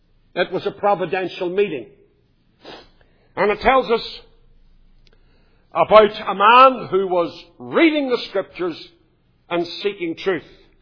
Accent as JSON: {"language": "English", "town": "Belfast", "region": "Northern Ireland", "country": "United Kingdom", "tie": "born or raised there", "said": "I grew up in East Belfast under the shadow of the shipyard"}